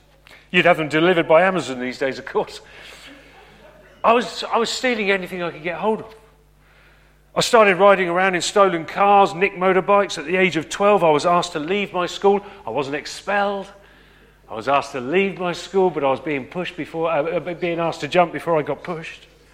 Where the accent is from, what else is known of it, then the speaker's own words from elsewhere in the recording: Reading, South East England, United Kingdom; I was a lad growing up in Reading, where life is not always as simple as it should be.